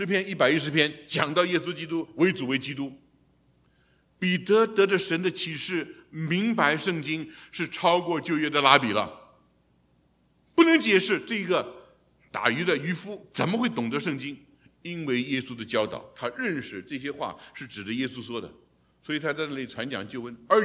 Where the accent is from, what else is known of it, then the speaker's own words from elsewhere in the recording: China; 一直到我们中国人所明白的